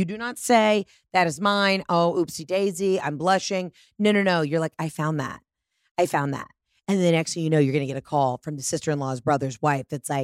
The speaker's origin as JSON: {"language": "English", "region": "Georgia", "country": "United States", "said": "maybe a peach tree because I'm from Georgia."}